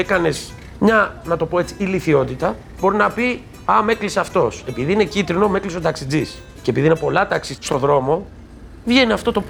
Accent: Ano Glyfada, Attica, Greece; born there; Γεννήθηκα στην Άνω Γλυφάδα, είμαι 38 χρονών.

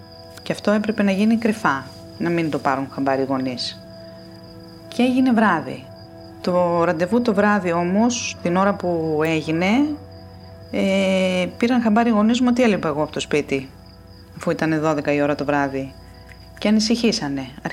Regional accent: Kastania, Epirus, Greece; Μεγάλωσα και γεννήθηκα στην Καστανιά Άρτας, σε ένα ορεινό χωριό, το 1970.

